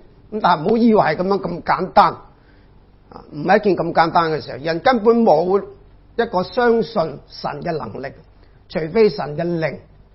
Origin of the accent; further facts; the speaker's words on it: Guangdong, China; 就是我们广东人说得个吉，一场空，什么都没有的